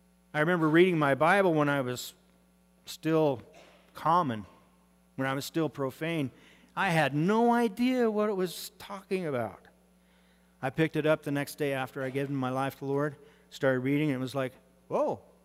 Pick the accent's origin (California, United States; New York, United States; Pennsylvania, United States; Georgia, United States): California, United States; moved away as an adult; also born or lived in Montana / Idaho; I grew up in the Mojave Desert, where it's hot, dry, dusty, brown, ugly, dusty, at 50 miles an hour into your face, no fun.